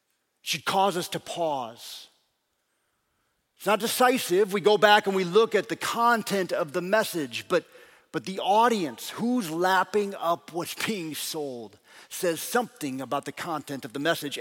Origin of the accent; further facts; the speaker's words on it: Lincoln, Nebraska, United States; Now, I am from Nebraska. And I speak as if I am from Nebraska.